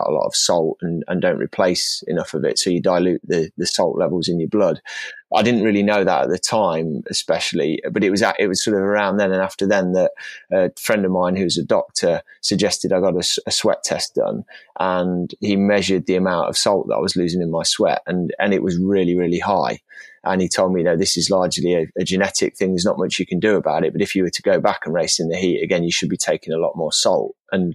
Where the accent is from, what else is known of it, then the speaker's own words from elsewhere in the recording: United Kingdom; because I didn't know much about the sport as a Brit until I went over to the US.